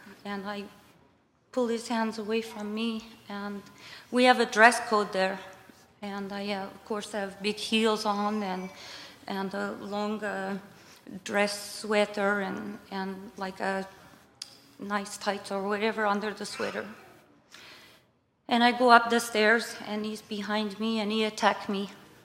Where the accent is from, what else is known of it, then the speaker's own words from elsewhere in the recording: Winnipeg, Manitoba, Canada; local 2348. I'm from Winnipeg.